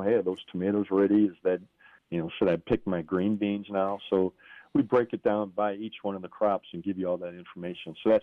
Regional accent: Wilmington, Delaware, United States; Typically, I grew up in Wilmington, Delaware, so kind of up in your neck of the woods.

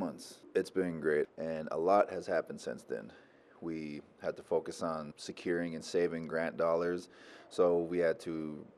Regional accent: Red Lake, Minnesota, United States; I've always had a passion for the youth, because I grew up in Red Lake my whole life

